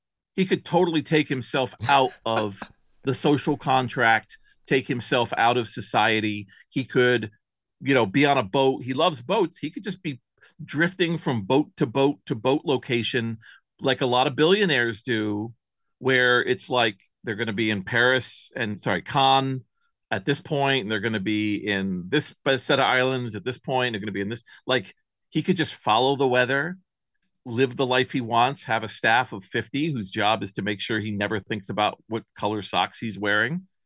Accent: New York, United States; And we're both from New York, which I think is very funny. Although you cannot hear that in his voice at all. He has destroyed it out in the West Coast. I still sound like where I come from.

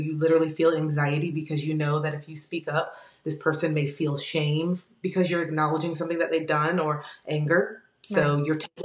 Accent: Tampa, Florida, United States; I was just very unhappy and still in Tampa, Florida. Had never left my hometown, traveled a lot, but never lived anywhere else but my hometown.

